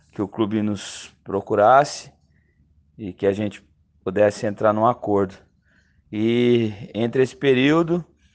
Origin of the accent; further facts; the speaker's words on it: Campinas, São Paulo, Brazil; sou de Campinas, São Paulo.